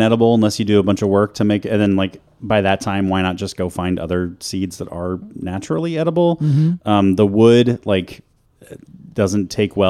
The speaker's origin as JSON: {"language": "English", "region": "Oregon", "country": "United States", "tie": "born or raised there", "said": "I grew up in Oregon, and I don't give two shits for how you feel about this tree."}